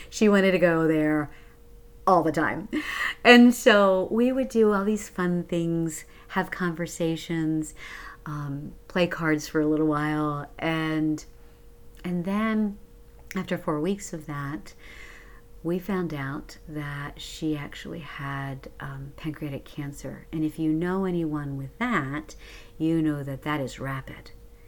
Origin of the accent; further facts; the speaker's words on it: Northeast, United States; now in Myrtle Beach, United States; So I actually am from the Northeast. I'm sure that doesn't surprise you based on my accent.